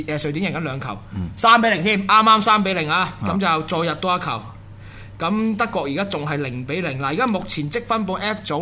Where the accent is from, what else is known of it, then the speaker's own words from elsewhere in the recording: Hong Kong; 跟住我用西班牙文答佢，話你即係識聽西班牙文啦，我香港人咯